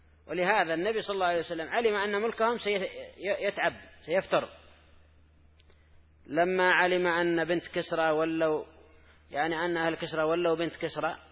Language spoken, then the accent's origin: Arabic; Yemen; ومن فضل الله عندنا في اليمن، يعني لما كانوا قبائل